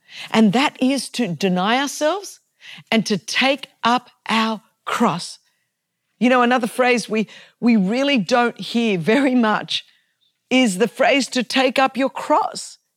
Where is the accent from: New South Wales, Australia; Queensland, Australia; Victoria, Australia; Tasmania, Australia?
New South Wales, Australia; Sydney; I grew up in Sydney, Australia, which is a very secular nation. There was never a real Christian subculture because, frankly, there just wasn't enough Christians to create one.